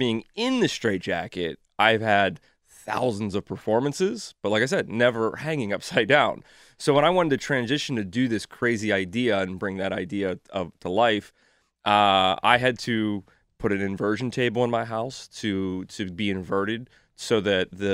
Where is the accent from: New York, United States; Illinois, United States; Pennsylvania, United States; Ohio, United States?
Pennsylvania, United States; Pittsburgh; And, growing up in Pittsburgh, I'd always thought that would be a really cool to have something like that, a Magic Castle in Pittsburgh.